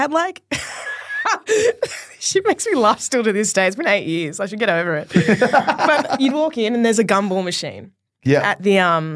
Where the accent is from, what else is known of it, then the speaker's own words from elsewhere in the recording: Australia; accent: Aussie; Because I'm speaking to you and like, I've got my Aussie accent.